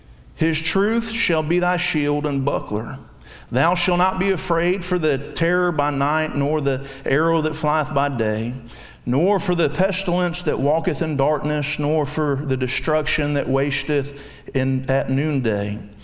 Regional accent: Georgia, United States; And you see, I'm from South Georgia. I preach to a bunch of swamp people

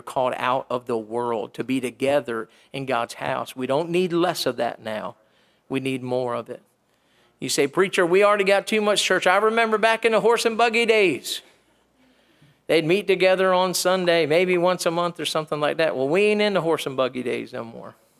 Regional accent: Maryland, United States; Today I talked to my preacher that I grew up under up in Maryland.

